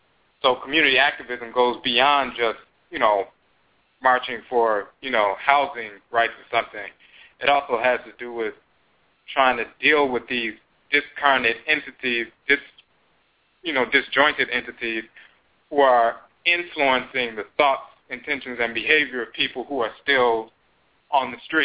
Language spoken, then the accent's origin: English; Chicago, Illinois, United States; Like, for example, I'm from Chicago, so there's a certain regions, there are differences in regions.